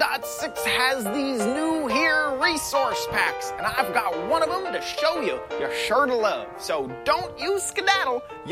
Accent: Texas, United States; And I'm from Texas, so I'm offended.

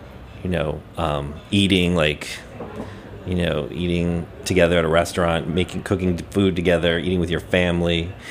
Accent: New Orleans, Louisiana, United States; I grew up in New Orleans, and New Orleans is a very food city.

